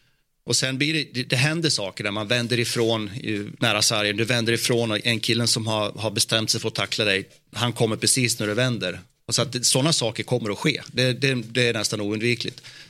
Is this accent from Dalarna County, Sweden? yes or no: yes; Skogsbo, Dalarna County, Sweden; jag var hemma i Skogsbo som liten grabb